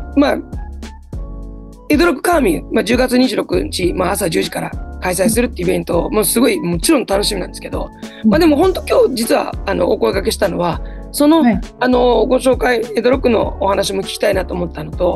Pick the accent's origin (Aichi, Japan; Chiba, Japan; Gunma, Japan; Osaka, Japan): Chiba, Japan; Ichikawa; 僕も妻も市川出身なんですけど